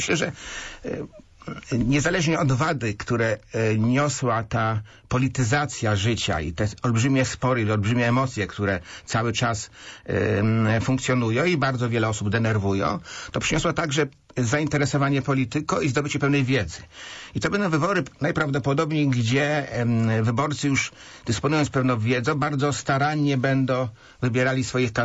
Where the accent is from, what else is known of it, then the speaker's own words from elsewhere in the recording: Poznań, Greater Poland Voivodeship, Poland; jako Poznaniak, jako Wielkopolanin